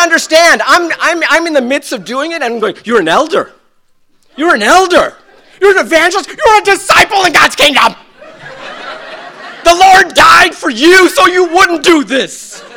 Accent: New England, United States; So, my wife and I, we're from New England.

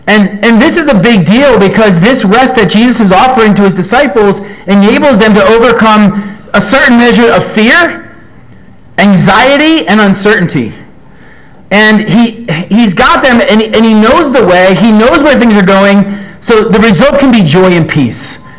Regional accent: New Jersey, United States; I know I thought I was from Jersey, but maybe a piece of Antarctica.

